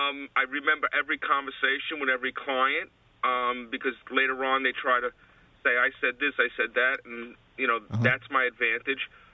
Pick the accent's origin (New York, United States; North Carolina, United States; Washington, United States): New York, United States; Queens; I grew up in Richmond Hill, Queens. I'm out in Long Island now.